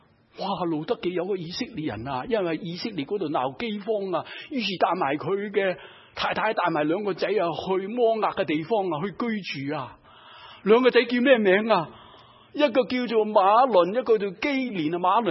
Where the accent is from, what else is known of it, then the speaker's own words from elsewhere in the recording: China; 不是啊，我是中国人啊